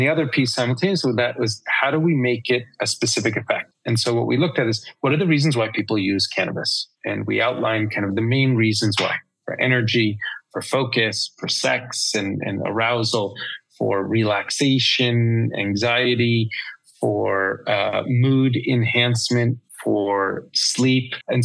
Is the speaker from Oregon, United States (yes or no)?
no; New York, United States; I'm a New Yorker, impatience is a virtue.